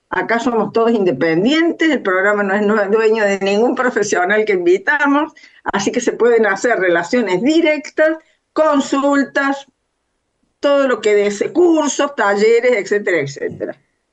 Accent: Córdoba, Argentina; como yo soy de Córdoba, a veces, de casualidad, hay varios cordobeses

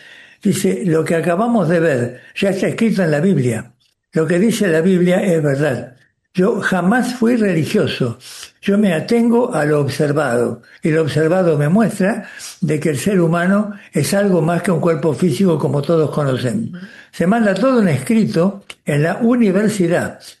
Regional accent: Buenos Aires, Argentina; Yo que me crié acá, vivía en Buenos Aires, siempre acá

